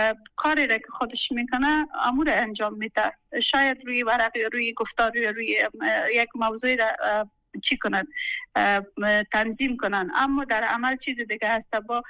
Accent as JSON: {"language": "Persian", "country": "Afghanistan", "lives_now": "Pakistan", "said": "ما افغان هستیم اینجا زندگی میکنیم"}